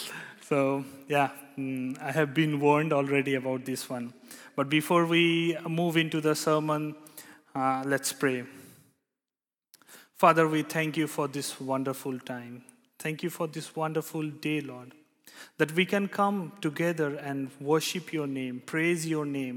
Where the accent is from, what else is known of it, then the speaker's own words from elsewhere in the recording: India; now in Netherlands; It's been almost 2.5 years that I'm living in Netherlands. I come from a very small town in India.